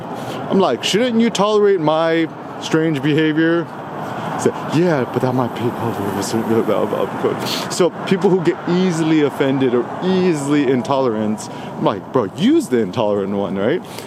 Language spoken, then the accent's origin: English; California, United States; I'm from the Bay Area, I took out my 510 air code